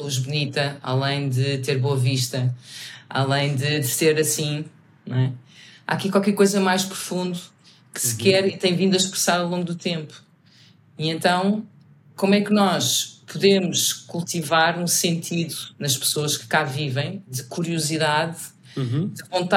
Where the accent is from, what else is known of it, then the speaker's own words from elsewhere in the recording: Lisbon, Portugal; Eu sou aqui de Lisboa, eu nasci em Lisboa